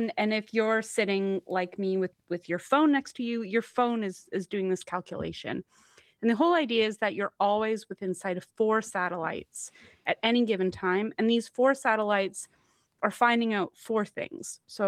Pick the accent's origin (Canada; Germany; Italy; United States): Canada; Calgary, Alberta; I can't drive, and I'm from Calgary, Alberta, so I'm from a place not so different than your listeners.